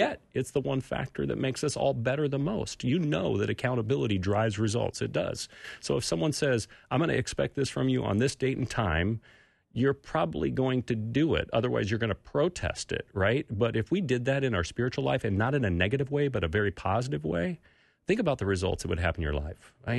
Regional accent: California, United States; and I grew up in California where everybody gives you feedback to your face, you know.

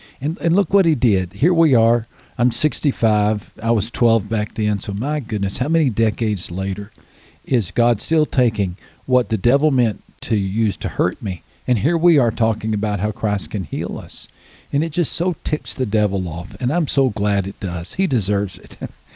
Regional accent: Texas, United States; I grew up in Texas, and rodeos were a big deal, so he'd take us to rodeos.

